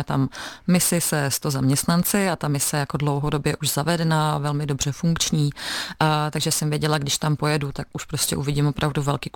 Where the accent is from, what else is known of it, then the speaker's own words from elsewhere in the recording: Aš, Karlovy Vary Region, Czechia; moved away as an adult; now in Prague, Czechia; já jsem původně Ašanda, rodačka z Aše, z Karlovarského kraje. A po maturitě, kterou jsem dělala na gymnáziu v Aši, jsem se přestěhovala do Prahy